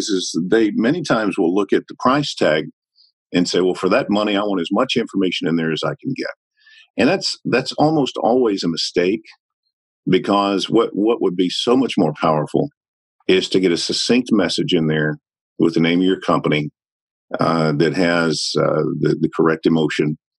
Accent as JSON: {"language": "English", "region": "the South", "country": "United States", "accent": "Southern", "said": "I am from the South. And so, you know, if they want something that's more Midwestern, I can do that, but I have to really focus on it and get rid of the Southern accent."}